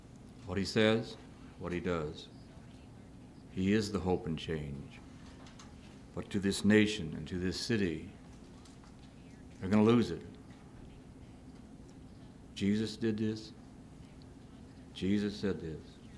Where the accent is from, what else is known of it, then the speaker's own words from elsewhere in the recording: Omaha, Nebraska, United States; I thought about, I'm from Omaha, Nebraska. We had a hockey team, farm team from Detroit.